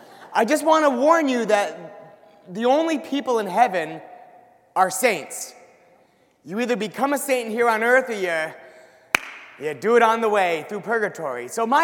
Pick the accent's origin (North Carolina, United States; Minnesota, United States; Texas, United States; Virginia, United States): Minnesota, United States; In fact, I don't belong to your parish, I'm from the Twin Cities